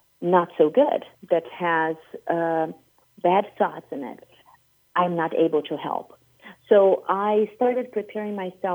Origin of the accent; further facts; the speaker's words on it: Brazil; now in Boston, United States; So I was in Brazil first. You know, I lived in I had been to the United States several times, but I moved from Brazil